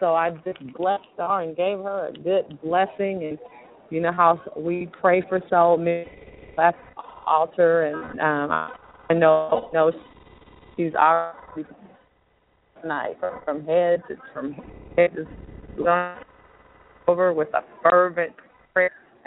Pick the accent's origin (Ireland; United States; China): China; I am from China.